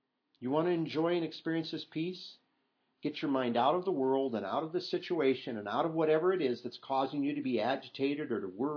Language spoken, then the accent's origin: English; Iowa, United States; My wife and I grew up in Catholic country in Iowa